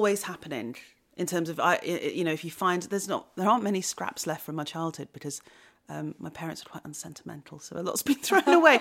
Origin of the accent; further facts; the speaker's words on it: Wellington, West Midlands, United Kingdom; also born or lived in Shrewsbury; I was born in Shropshire. I was born in Shrewsbury. And I grew up in a place called Wellington. And Wellington is a market town in Shropshire.